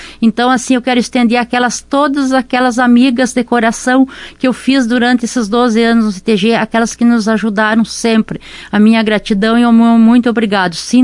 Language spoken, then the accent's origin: Portuguese; Lagoa Vermelha, Rio Grande do Sul, Brazil; Sim, eu nasci em Lagoa Vermelha, desde que nasci e resido em Lagoa Vermelha.